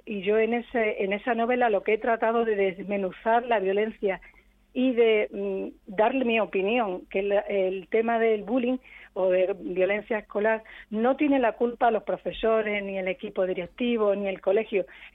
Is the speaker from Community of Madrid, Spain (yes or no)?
no; Badajoz, Extremadura, Spain; yo soy de Badajoz, amo Badajoz, amo mi tierra